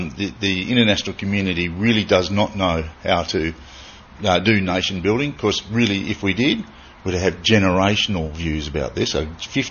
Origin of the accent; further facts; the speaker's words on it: Australia; because we're Australian first.